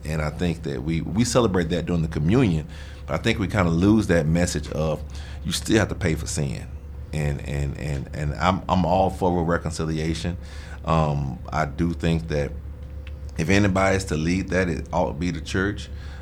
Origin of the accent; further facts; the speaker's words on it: Alabama, United States; You know, I'm from Alabama, and the place of what Birmingham is.